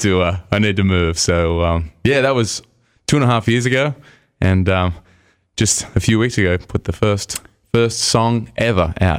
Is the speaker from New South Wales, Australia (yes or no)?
yes; Newcastle, New South Wales, Australia; when I saw a guy play in my hometown of Newcastle, a couple of hours north of Sydney